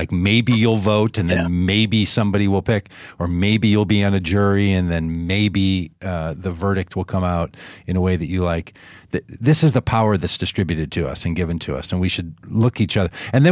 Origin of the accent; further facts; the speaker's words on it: Minnesota, United States; Yeah, in 1984, growing up in Minnesota and coming of age about then.